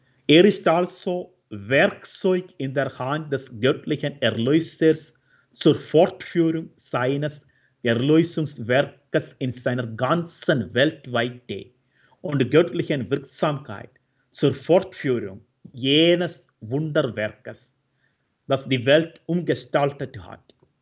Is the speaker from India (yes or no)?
yes; India; German is a second language; Ich komme aus Indien und in Indien werden die Häuser jedes Jahr gesegnet.